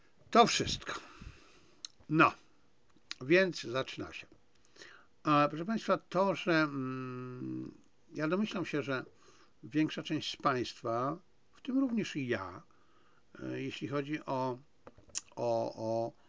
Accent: China; now in Poland; jestem Chińczykiem, jestem chińskim nacjonalistą, tak samo jak jestem polskim nacjonalistą

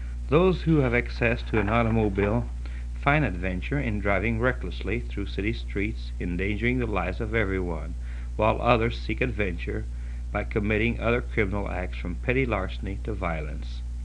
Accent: Linton, Indiana, United States; Since Linton is my hometown, I remember that while I was in high school, Linton was among the worst in the state.

